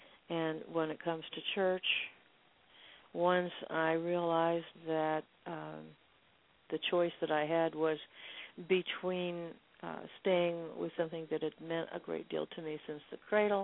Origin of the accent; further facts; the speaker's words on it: United States; I'm very disillusioned, for instance, about being an American, and yet there is no more patriotic or loving American than I am